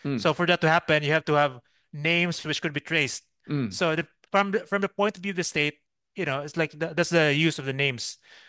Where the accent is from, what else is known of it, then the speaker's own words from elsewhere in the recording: Cebu, Central Visayas, Philippines; So I'm from Cebu. We speak a different language. Manila, there's like the national language.